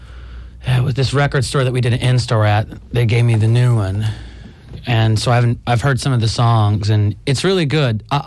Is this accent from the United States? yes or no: yes; Jacksonville, North Carolina, United States; also born or lived in Raleigh / New York; now in Nashville, United States; Jacksonville, North Carolina.